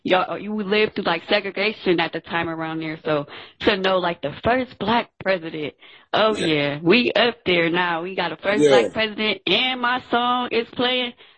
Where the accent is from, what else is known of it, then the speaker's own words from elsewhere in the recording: Ohio, United States; My hometown is in Ohio, and that's not super, super far.